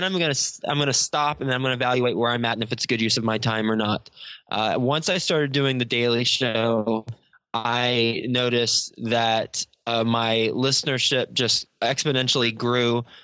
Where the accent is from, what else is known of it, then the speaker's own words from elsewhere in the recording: Texas, United States; moved away as an adult; now in New York City, United States; I'm from Texas, and I graduated in 2005 from Texas Tech University. I moved straight from Texas to New York City